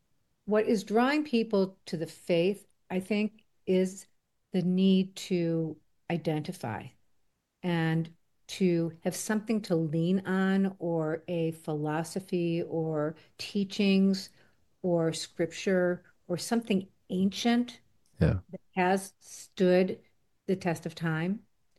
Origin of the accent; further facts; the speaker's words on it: United States; We're American Jews.